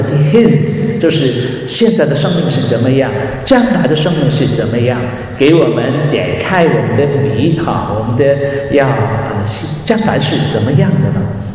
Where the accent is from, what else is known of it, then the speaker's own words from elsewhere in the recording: China; 我们中国人有句话是夏虫不可语冰